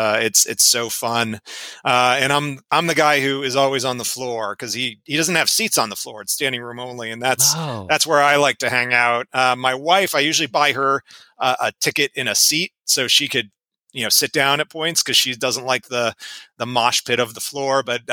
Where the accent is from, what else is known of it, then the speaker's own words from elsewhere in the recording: New Jersey, United States; But always I tell someone I'm from Philadelphia and they said, oh, Philly, what part? And I have to say, well, Southern New Jersey.